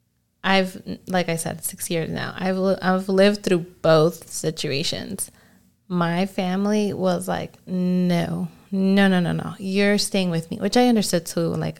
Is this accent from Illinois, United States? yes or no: yes; Chicago, Illinois, United States; moved away as an adult; Like, I'm from Chicago. So, right. Like, my transportation in Chicago was, like, everywhere.